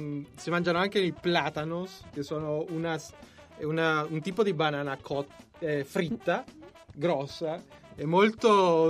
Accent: San Salvador, El Salvador; now in Italy; Io sono originario di El Salvador.

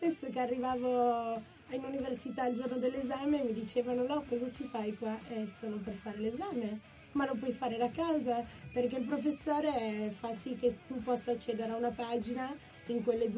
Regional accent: Turin, Piedmont, Italy; ho 24 anni, sono di Torino

